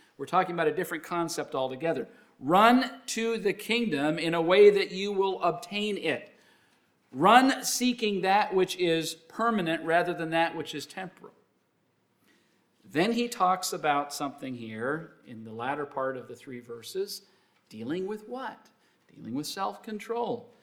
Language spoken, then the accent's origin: English; Canada; When I was growing up in Canada, it wasn't about basketball.